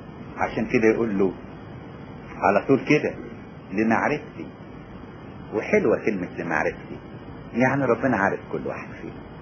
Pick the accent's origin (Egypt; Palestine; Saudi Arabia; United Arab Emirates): Egypt; Upper Egypt; مثل عندنا في الصعيد